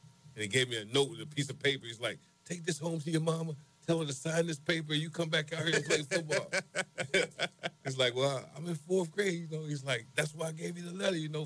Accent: Baton Rouge, Louisiana, United States; I'm a Schuylerville boy, born and raised in Schuylerville. How does it feel if you know anything about Baton Rouge? I'm right at the back gates of Southern University. Grew up there.

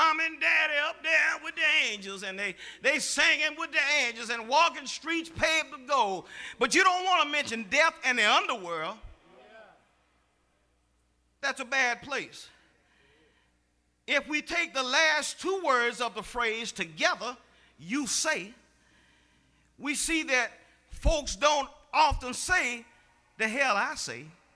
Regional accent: Woodside, United States; I thought I used to have a bad address growing up in Woodside.

